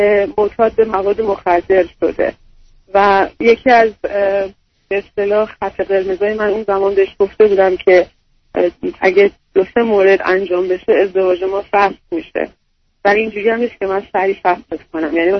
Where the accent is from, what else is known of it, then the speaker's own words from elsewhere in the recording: Iran; moved away as an adult; از ایران اومدم بیرون. البته قانونی اومدم بیرون.